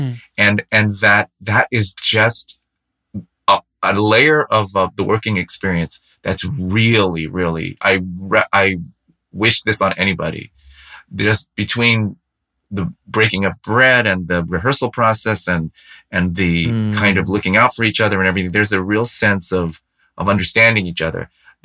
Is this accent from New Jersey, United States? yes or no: no; San Francisco, California, United States; I grew up in San Francisco, and I had an awareness of the impact of the particular show